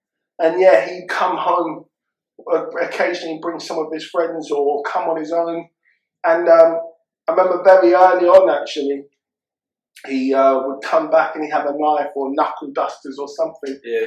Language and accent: English; Tooting, London, United Kingdom; I grew up in Tooting.